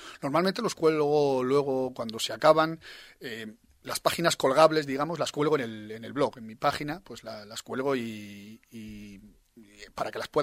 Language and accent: Spanish; Burgos, Castile and León, Spain; Yo que soy de Burgos, por ejemplo, que toda esa parte norte que tenemos piedras, catedrales, iglesias, bueno, bosques, ¿no? Cañones, montañas